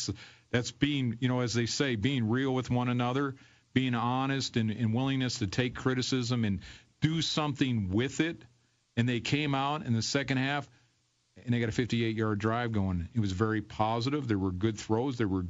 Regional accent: Detroit, Michigan, United States; the Lions won, which was good because I'm from Detroit, and we beat Green Bay

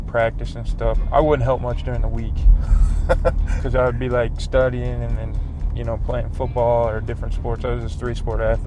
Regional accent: Abilene, Kansas, United States; I'm from Abilene, Kansas.

